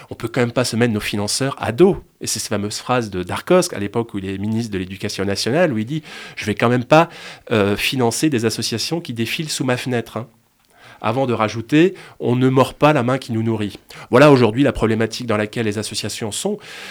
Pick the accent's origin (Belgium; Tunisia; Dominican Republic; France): France; Pays de la Loire; Je viens de Loire-Atlantique.